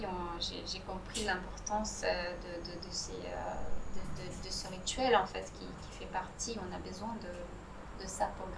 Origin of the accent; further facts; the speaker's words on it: Moldova; Oui, ça me plaisait, mais dans mon pays d'origine, qui est l'Moldavie, la cuisine était toujours le centre des événements